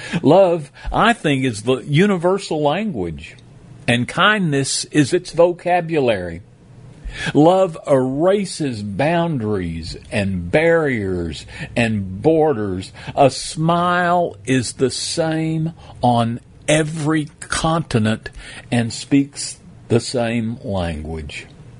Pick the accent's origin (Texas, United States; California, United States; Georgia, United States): Texas, United States; but everyone called her Omega because, well, I mean, we're from West Texas.